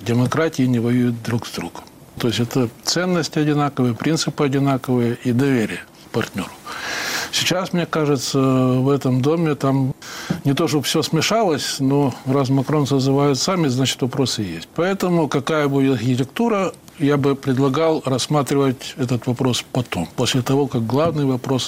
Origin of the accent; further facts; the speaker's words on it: Ukraine; я был первым из Украины стажером, который работал внутри НАТО в течение 2 недель